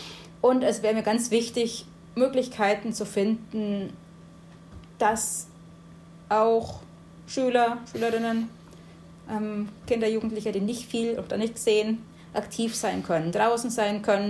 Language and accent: German; Nuremberg, Bavaria, Germany; now in Chemnitz, Germany; komme nicht aus Chemnitz, sondern aus Nürnberg. Bin jetzt aber seit 2 Jahren auch in dieser wunderschönen Stadt in Sachsen.